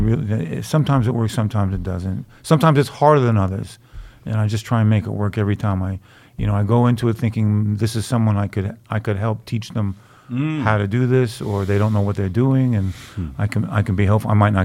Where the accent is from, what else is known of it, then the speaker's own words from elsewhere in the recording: New York, United States; accent: New York; also born or lived in Oregon; now in Seattle, United States; then I moved to Oregon years ago, before there was a bagel in Oregon. And they heard my New York accent. They thought I came from Australia.